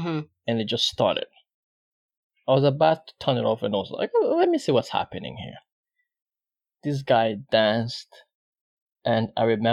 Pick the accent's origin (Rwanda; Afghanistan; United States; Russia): Rwanda; now in Vancouver, Canada; I am from Rwanda, and I've been living in Vancouver for the past 7 years because I moved here in 2014.